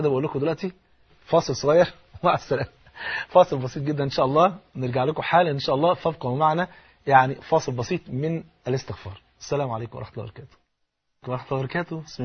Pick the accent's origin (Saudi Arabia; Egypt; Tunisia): Egypt; زي بيقولوا كده المثل البلد عندنا في مصر